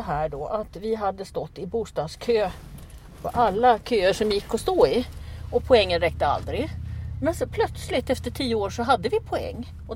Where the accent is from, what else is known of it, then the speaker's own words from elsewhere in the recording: Västerås, Västmanland County, Sweden; Jag kommer från Västerås